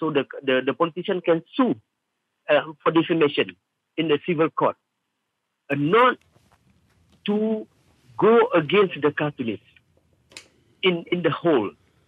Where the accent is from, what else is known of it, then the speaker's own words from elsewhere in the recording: Malaysia; we are Malaysian.